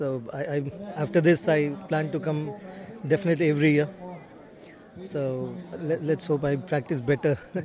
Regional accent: Delhi, India; I'm from Delhi.

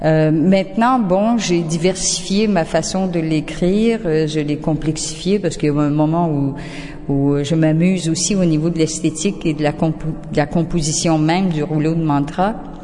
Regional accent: Quebec, Canada; now in Auroville, India; je suis québécoise et aurovilienne.

